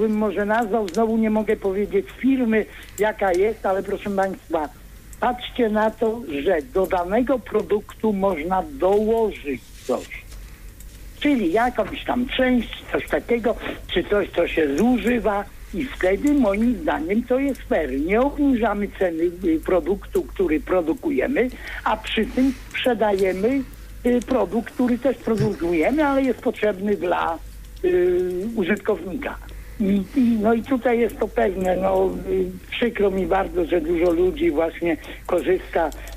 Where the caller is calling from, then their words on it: Bydgoszcz, Kuyavian-Pomeranian Voivodeship, Poland; Ja z Bydgoszczy.